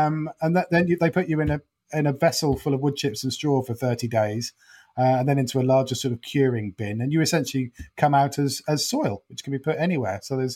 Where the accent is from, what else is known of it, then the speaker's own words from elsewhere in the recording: East of England, United Kingdom; now in London, United Kingdom; I'm from Norfolk and live in London.